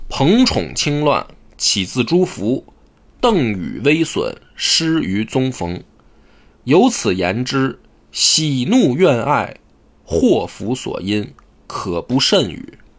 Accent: Shandong, China; 这个鲁国，那我的故乡

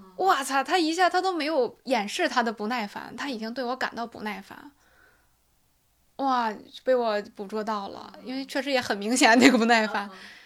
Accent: Shanxi, China; now in Beijing, China; 就是投简历来北京，我是一个山西人

